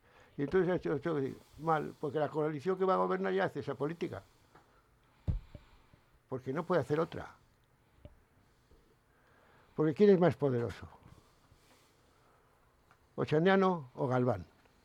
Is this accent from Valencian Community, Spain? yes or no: no; Basque Country, Spain; Pues estos somos nosotros, somos vascos, consumidores, vividores, vivimos por encima de nuestras posibilidades y las posibilidades del planeta.